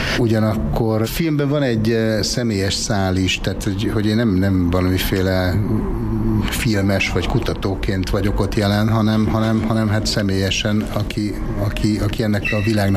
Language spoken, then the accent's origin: Hungarian; Budapest, Hungary; bár én amúgy pesti vagyok, de itt Borsodban van házunk, kiskoromtól járok a Bükkbe